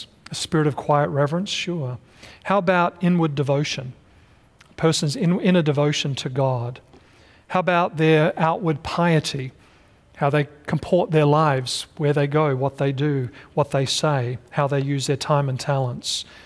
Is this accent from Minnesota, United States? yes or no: no; Pennsylvania, United States; We came from Pennsylvania, and when fall colors, you knew it was fall because every tree had turned color.